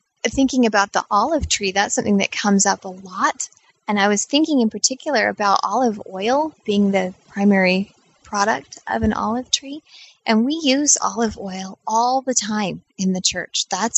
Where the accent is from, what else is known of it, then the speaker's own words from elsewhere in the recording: Seattle, Washington, United States; I grew up near the Seattle Temple